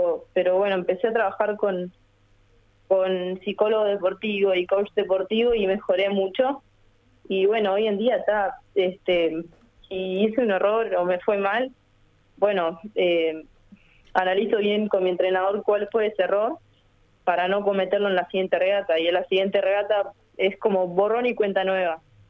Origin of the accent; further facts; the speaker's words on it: Paysandú, Uruguay; Yo soy de Paysandú y bueno, empecé ahí cuando tenía 9 años